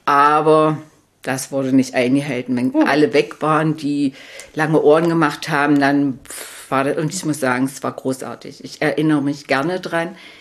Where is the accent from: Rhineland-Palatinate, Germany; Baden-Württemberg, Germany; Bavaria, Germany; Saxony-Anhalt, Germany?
Saxony-Anhalt, Germany; Wir stammen beide aus dem Dorf, nur dass ein Wald dazwischen war.